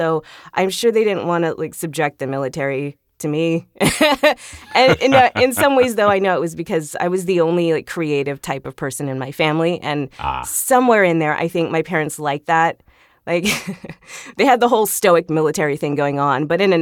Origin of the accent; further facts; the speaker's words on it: Corpus Christi, Texas, United States; I was born in South Texas in a town called Corpus Christi, which is by South Padre Island